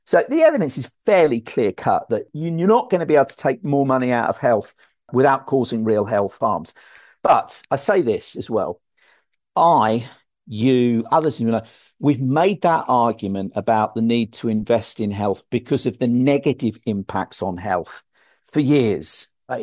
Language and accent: English; United Kingdom; But we've seen other countries, my home country, the UK, has reduced.